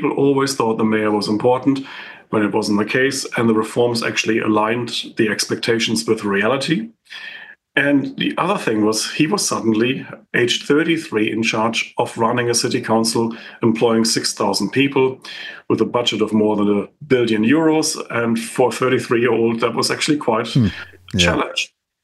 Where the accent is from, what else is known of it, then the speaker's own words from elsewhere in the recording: Essen, North Rhine-Westphalia, Germany; also born or lived in Gelsenkirchen; And I remember in my hometown was Essen, but in the town where I was born and neighboring city of Gelsenkirchen